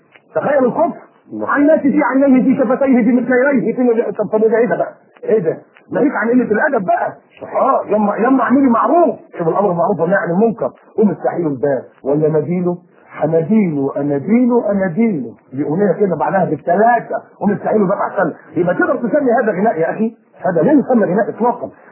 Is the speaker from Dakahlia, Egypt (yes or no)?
no; Alexandria, Alexandria Governorate, Egypt; انا اصلا من اسكندريه من القاهره يعني جمهوريه مصر العربيه